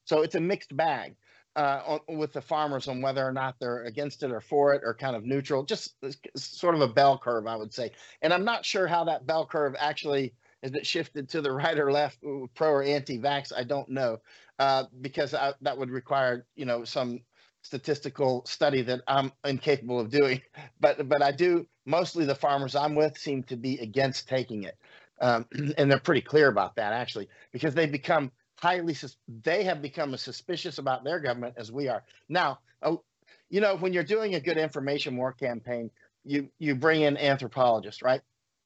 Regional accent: Winter Haven, Florida, United States; I grew up in Winter Haven, Florida. We got sinkholes all over the place.

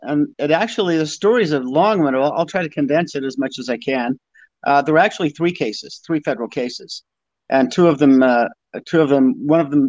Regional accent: Utah, United States; We were raised that way growing up in Utah.

